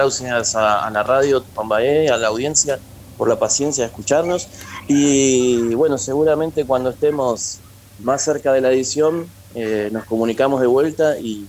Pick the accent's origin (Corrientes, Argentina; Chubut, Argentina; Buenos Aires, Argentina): Buenos Aires, Argentina; si me voy a Buenos Aires, porque yo soy oriundo de Buenos Aires, tampoco me reconocen.